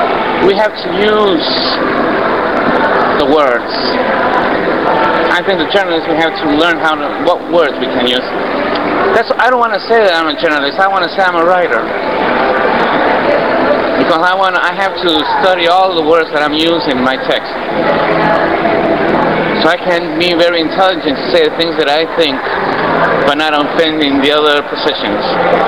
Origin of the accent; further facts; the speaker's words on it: Quito, Pichincha, Ecuador; I'm from Quito, Ecuador, and I'm a journalist of El Diario, El Comercio.